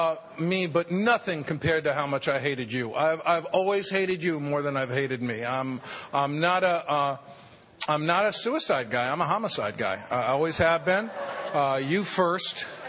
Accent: New York City, New York, United States; And I didn't want to be an alcoholic growing up in the Bronx.

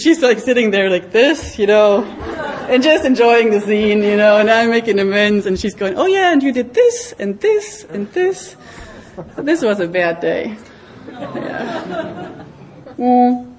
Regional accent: Sweden; English is a second language; I really wanted to go to Stockholm because I'm from Sweden, you know.

